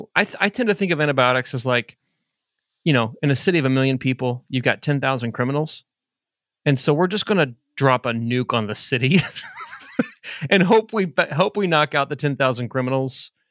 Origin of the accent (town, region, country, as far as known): Fishers, Indiana, United States; born or raised there